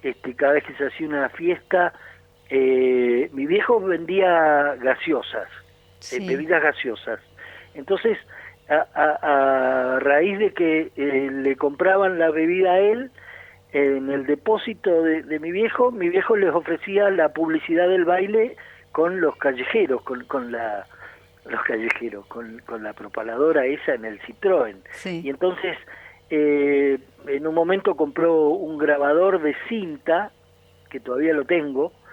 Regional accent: El Bolsón, Río Negro, Argentina; aprendí mucho viviendo y andando por mi pueblo, por el Bolsón. Yo nací en Bolsón, me crié en Bolsón

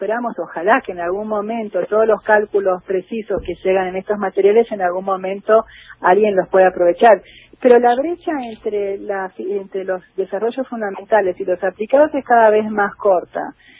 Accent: Jujuy, Argentina; also born or lived in Rosario; Yo nací en Rosario, pero cuando era muy chiquitita con mi familia nos fuimos a vivir a Jujuy.

